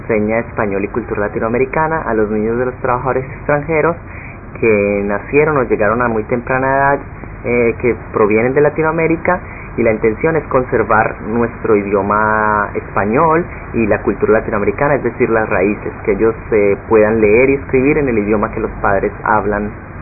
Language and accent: Spanish; Colombia; moved away as an adult; now in Israel; Cuando salí de Colombia, nunca pensé que iba a salir de mi país. Siempre amaba mi país, decía que yo podía luchar por el país, y estaba en la universidad.